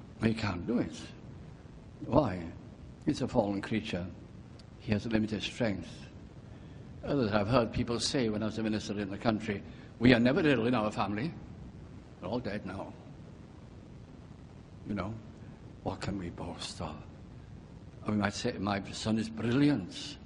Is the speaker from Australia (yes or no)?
no; Wales, United Kingdom; moved away; also born or lived in North of England; I was from North Wales, but we moved during the last depression in the 30s to the north of England. And I hadn't been to my hometown for many years.